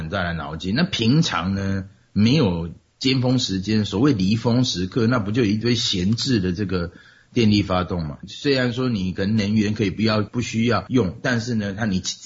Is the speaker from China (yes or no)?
no; Taiwan; accent: Taiwanese Mandarin; 对啦对啦，这我们台湾国语嘛。